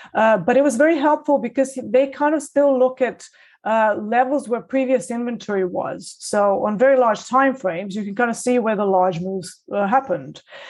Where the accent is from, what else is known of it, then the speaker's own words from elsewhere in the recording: Belgrade, Serbia; also born or lived in Chicago; now in London, United Kingdom; No, I come from Belgrade and it doesn't get that cold there because it's actually Mediterranean climate there.